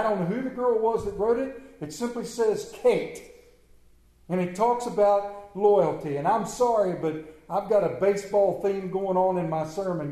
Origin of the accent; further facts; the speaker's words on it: California, United States; born there; And although I was born in California and I'm a diehard Anaheim Angels fan, I felt compelled to root for the home team, the Red Sox.